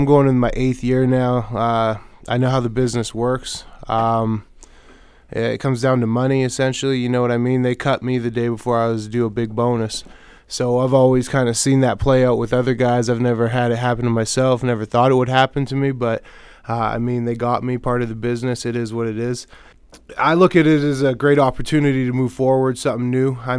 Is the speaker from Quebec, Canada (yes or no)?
no; Winnipeg, Manitoba, Canada; I'm from Winnipeg, so, you know, I know the hype. I grew up with the hype. I went to U of M, and I know the rivalry and the battle between the Prairies.